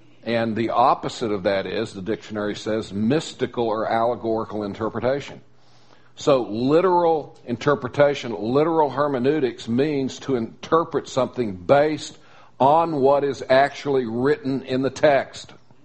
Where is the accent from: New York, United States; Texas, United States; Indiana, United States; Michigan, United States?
Texas, United States; Austin; I grew up in Austin, Texas, and they used to call the University of Texas the Berkeley of the South.